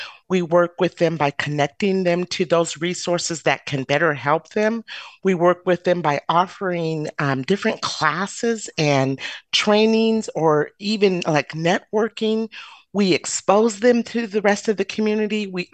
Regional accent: Idaho, United States; So I'm a Black Idahoan, number one. Number two, I'm from Idaho and I was born and raised in Idaho. I'm a fourth generation Idahoan.

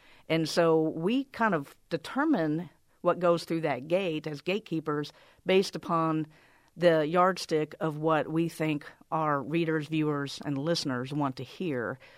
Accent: Missouri, United States; I'm from Missouri.

